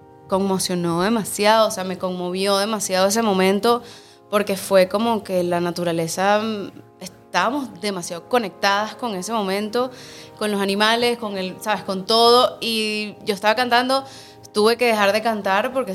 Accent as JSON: {"language": "Spanish", "town": "El Paují", "region": "Bolívar", "country": "Venezuela", "tie": "born or raised there", "said": "Pero mi hermana y yo, que crecimos en el Paují desde bebés"}